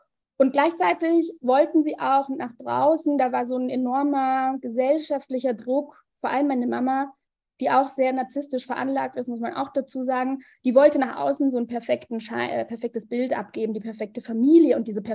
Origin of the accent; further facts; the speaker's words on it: Bavaria, Germany; Und ich bin mit meinen Eltern aufgewachsen hier in Bayern